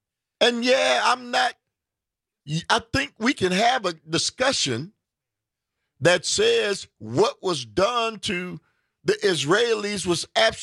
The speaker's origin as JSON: {"language": "English", "country": "United States", "said": "is disheartening to me as an American."}